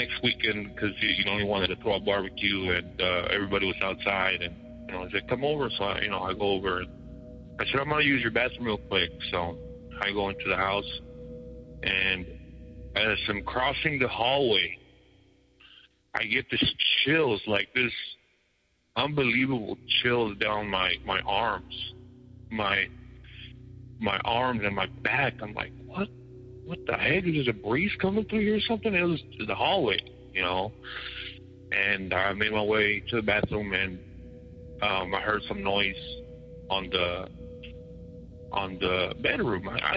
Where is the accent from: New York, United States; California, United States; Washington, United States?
California, United States; We are from California, me and my family.